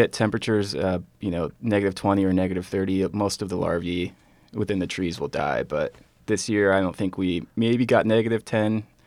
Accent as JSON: {"language": "English", "region": "Nebraska", "country": "United States", "tie": "born or raised there", "said": "I grew up in Nebraska and I knew I wanted to work with forests and a little cooler of a climate."}